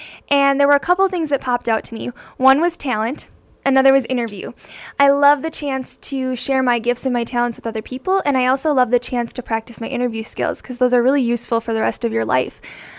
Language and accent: English; Hazen, North Dakota, United States; I'm originally from Hazen, North Dakota, a small little town of about 2,800.